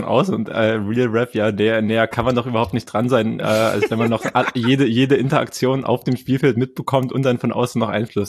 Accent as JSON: {"language": "German", "region": "East Germany", "country": "Germany", "said": "ich bin Ostdeutscher"}